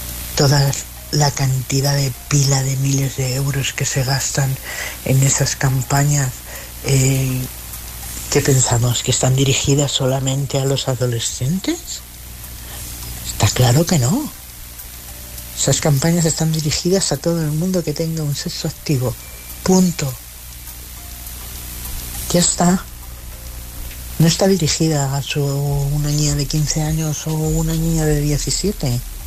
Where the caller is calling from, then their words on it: Madrid, Community of Madrid, Spain; de Madrid.